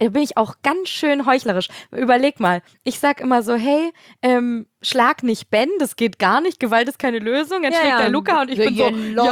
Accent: Hamburg, Germany; Das ist meine alte Heimatstadt, ne?

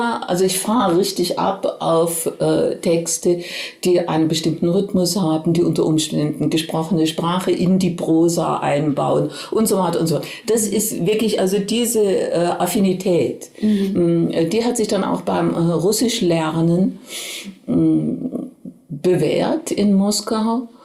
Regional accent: Oberkirch, Baden-Württemberg, Germany; Denn ich stamme aus der Ortenau, aus Oberkirch, und da blickt man in die Rheinebene auf Straßburg.

